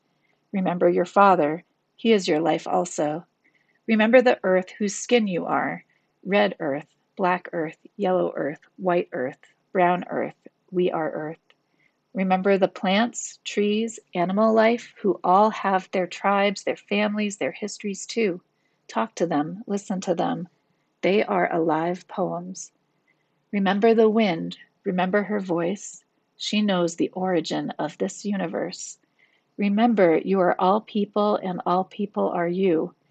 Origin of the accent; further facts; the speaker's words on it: Hudson, New York, United States; I'm the director of the Hudson Area Library, and I'm from Hudson.